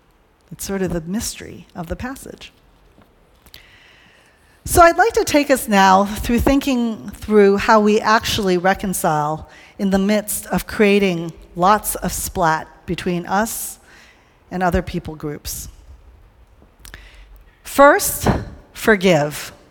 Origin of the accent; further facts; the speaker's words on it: Hawaii, United States; So he's from Maine, I'm from Hawaii.